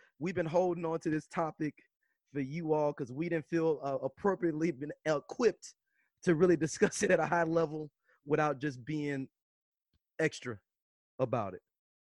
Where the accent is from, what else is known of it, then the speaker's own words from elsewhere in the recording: St. Louis, Missouri, United States; Look, I'm from the north side, and I still don't know.